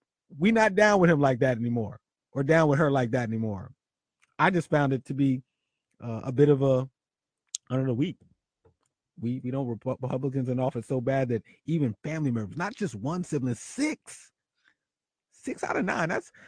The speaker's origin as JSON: {"language": "English", "town": "Philadelphia", "region": "Pennsylvania", "country": "United States", "tie": "born or raised there", "said": "Daryl from my hometown, City of Brotherly Love"}